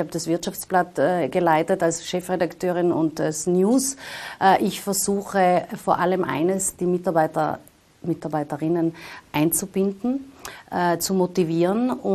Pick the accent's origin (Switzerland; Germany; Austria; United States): Austria; Tyrol; Und ich komme ja aus Tirol und deswegen kann ich sagen, es ist ja ein Stück weit auch eine Rückkehr in die Heimat.